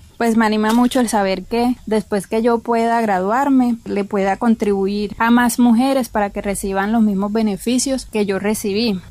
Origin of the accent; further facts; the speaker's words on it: Caucasia, Antioquia, Colombia; soy de Caucasia, Antioquia